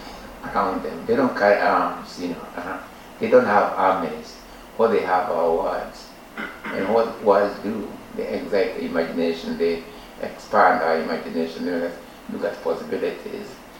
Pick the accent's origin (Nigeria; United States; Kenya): Kenya; first language Gikuyu; English is a second language; we developed theater in my mother tongue, the Koyo language, through a play called I'll Marry When I Want